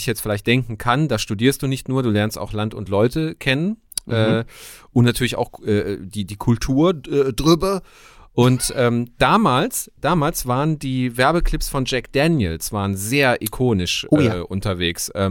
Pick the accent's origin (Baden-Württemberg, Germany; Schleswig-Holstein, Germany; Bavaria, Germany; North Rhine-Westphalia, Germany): North Rhine-Westphalia, Germany; Elsdorf; also born or lived in Aachen; Ich bin aus Ihrefeld. Ja. Nee, und ich bin in Aachen geboren. Dann sind wir nach einem Jahr nach Elsdorf gezogen.